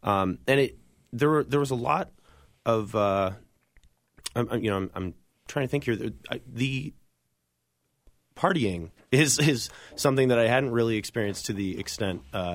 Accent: St. Paul, Minnesota, United States; Well, I grew up in St. Paul, like you said, and St. Paul was a very sort of quiet community for me.

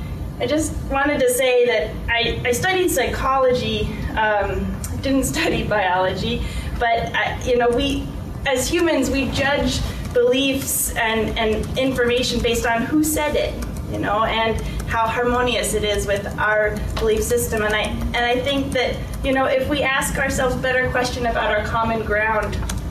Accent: Clam Gulch, Alaska, United States; I grew up in Clam Gulch, and after college I came back, and I live right where I started.

